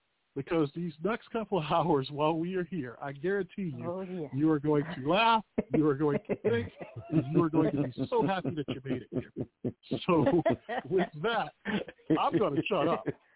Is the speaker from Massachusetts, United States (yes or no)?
no; Chicago, Illinois, United States; accent: Chicago; Happy St. Patrick's Day, or as I am going to try to say in my Chicago accent, slancha, not cilantro, slancha